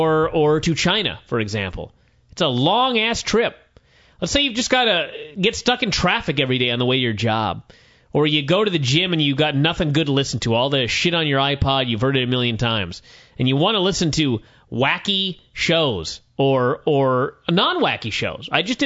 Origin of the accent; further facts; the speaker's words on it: Cork, Munster, Ireland; I'm from Cork, Ireland. Not the city, because that sucks, but the North County.